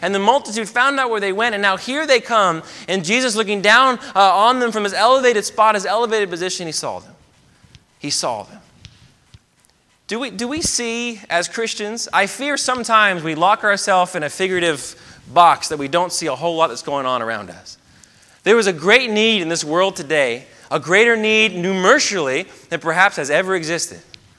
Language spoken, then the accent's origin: English; United States; And then I read the Reroute, and it was just, as an American, it was painful.